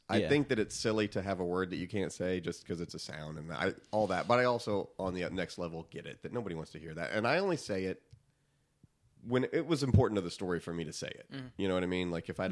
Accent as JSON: {"language": "English", "town": "Nolensville", "region": "Tennessee", "country": "United States", "tie": "born or raised there", "also_born_or_lived": "Nashville / Franklin", "said": "I was born in Nashville, Tennessee."}